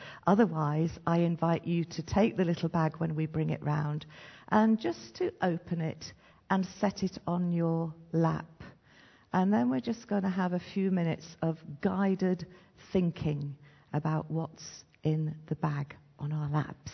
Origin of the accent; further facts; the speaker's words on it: Stratford-upon-Avon, West Midlands, United Kingdom; I grew up in Warwickshire. I grew up in Stratford-on-Avon. And Warwickshire, a little bit like Surrey really, very leafy, very woody, not quite so hilly, but very green and beautiful.